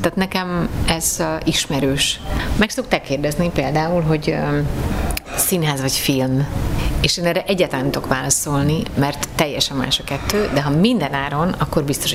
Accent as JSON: {"language": "Hungarian", "region": "Budapest", "country": "Hungary", "tie": "born there", "said": "Egyfelől az ellen is lázadtam, hogy engem ne az alapján ítéljenek meg, hogy én ott oda születtem, mert mindaz, amit ők gondolnak a rózsadombról, ez nem úgy"}